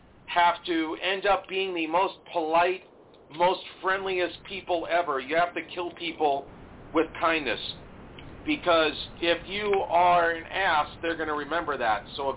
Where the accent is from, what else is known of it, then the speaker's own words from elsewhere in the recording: New York, United States; now in Las Vegas, United States; Yeah, I'm originally from New York. I'm in Las Vegas now